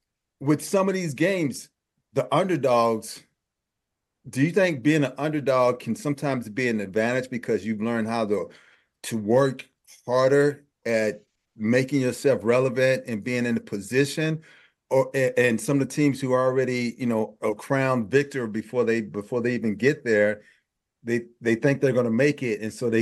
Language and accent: English; Texas, United States; and first off, let me apologize because I am from Texas